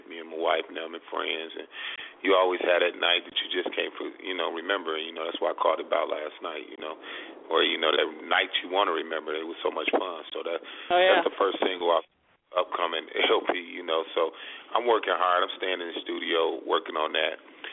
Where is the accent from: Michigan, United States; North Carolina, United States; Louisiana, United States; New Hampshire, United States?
Michigan, United States; I've been ready. I was born ready. I'm from Michigan.